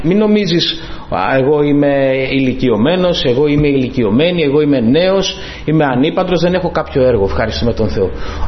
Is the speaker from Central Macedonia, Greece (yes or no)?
yes; Thessaloniki, Central Macedonia, Greece; now in Veria, Greece; Κατάγομαι από την Θεσσαλονίκη, αλλά εδώ και 10 χρόνια ο Κύριος με έχει μεταφέρει με την σύζυγό μου στην Βέρεια.